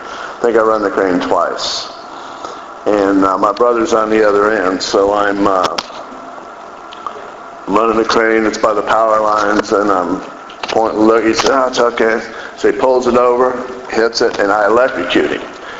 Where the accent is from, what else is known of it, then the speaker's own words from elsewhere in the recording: Fort Myers Beach, Florida, United States; I grew up pretty much on Fort Myers Beach, and as young, I played baseball a lot.